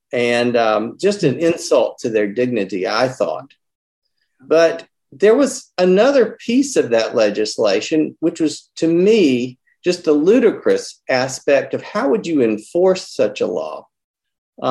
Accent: North Carolina, United States; And I was so embarrassed that my home state did that.

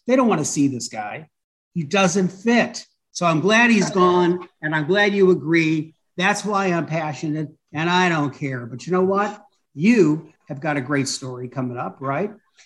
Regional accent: Cleveland, Ohio, United States; moved away as an adult; now in Houston, United States; I'm from Cleveland, Ohio.

